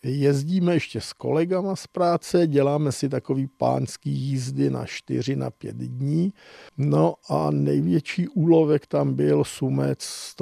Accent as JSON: {"language": "Czech", "region": "South Bohemian Region", "country": "Czechia", "said": "Tak jsem Jihočech, takže je to tady celá ta Šumava."}